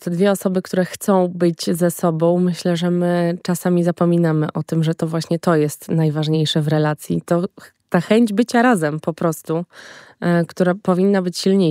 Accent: Warsaw, Masovian Voivodeship, Poland; ja mieszkałam całe życie w Warszawie, urodziłam się w Warszawie, jestem warszawianką rodowitą i pierwszy raz jakby wyprowadziłam się na dłużej.

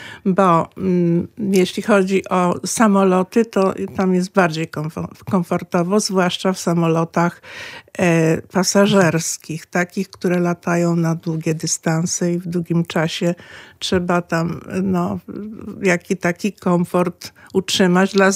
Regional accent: Jarosław, Subcarpathian Voivodeship, Poland; bo pochodzę z Jarosławia i tam wtedy dzieciaki nie miały telefonu

